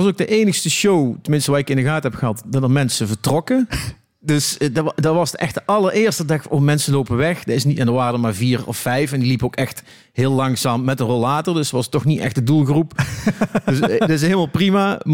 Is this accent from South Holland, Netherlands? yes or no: no; Eindhoven, North Brabant, Netherlands; dus ik kom uit Eindhoven.